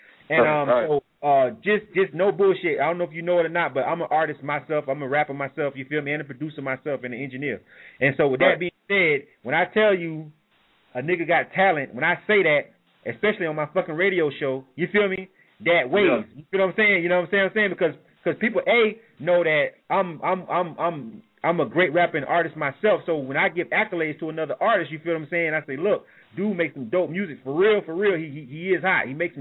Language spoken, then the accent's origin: English; Florida, United States; You represent for the home state. I'm from Florida myself, too.